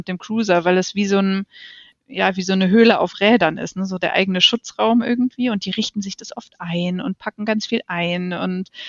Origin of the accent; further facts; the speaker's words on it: Cologne, North Rhine-Westphalia, Germany; Als Kölner Kind dann sozusagen autofrei auch bin ich groß geworden.